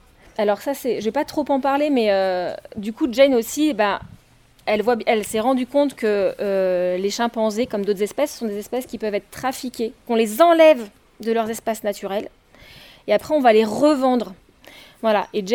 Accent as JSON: {"language": "French", "town": "Bègles", "region": "Nouvelle-Aquitaine", "country": "France", "said": "Et moi je suis de Bègle, donc j'habite pas très très loin."}